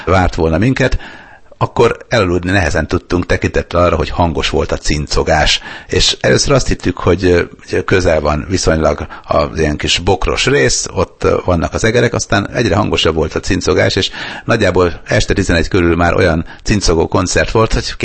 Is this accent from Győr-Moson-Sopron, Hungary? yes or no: yes; Sopron, Győr-Moson-Sopron, Hungary; Akkor még a Kárpát utcában laktam albérletbe, én ugye soproni fiú vagyok